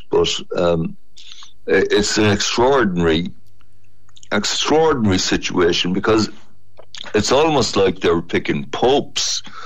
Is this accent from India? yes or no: no; Ireland; I'm Irish, but he had a unique take.